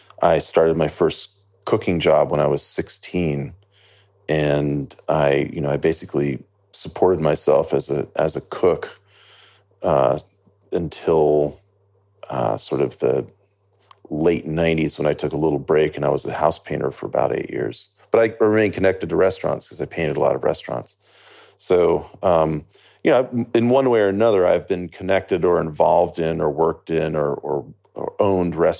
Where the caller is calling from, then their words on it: Bangkok, Thailand; I'm calling you from Bangkok, Thailand. I've moved to Thailand permanently after many, many years of traveling back and forth and staying for months at a time. I happen to live in Chiang Mai, but I'm down in Bangkok